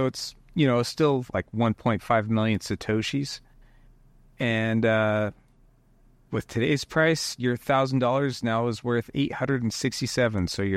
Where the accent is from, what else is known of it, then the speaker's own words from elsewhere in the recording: United States; it's kind of hard to make out what's going on as an American